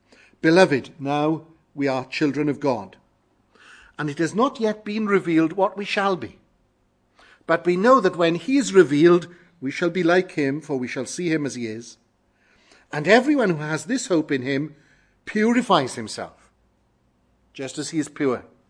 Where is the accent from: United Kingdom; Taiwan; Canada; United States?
United Kingdom; Wales; Some of you know that I was brought up in Wales